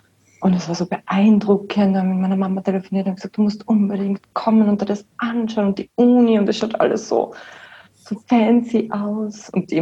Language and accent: German; Wattens, Tyrol, Austria